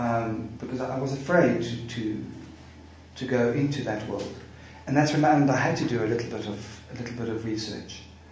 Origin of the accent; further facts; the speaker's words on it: South Africa; not as a writer, as a South African writer